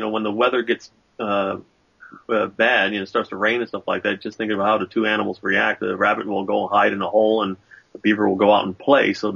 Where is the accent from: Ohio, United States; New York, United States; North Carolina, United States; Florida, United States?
New York, United States; Yeah, well, I'm originally from New York, and I knew a bunch of guys back there, got hired in FDNY.